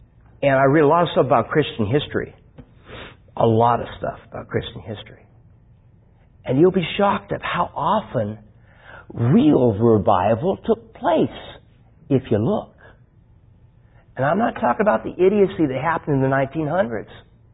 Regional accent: California, United States; I say, forgive me for my terrible accent. I'm from California, folks. I'm not Texan. Forgive me for my terrible accent.

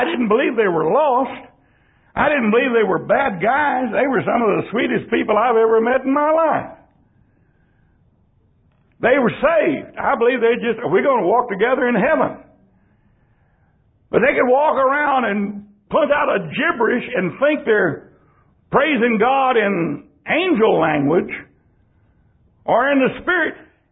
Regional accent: San Antonio, Texas, United States; I was raised up in San Antonio.

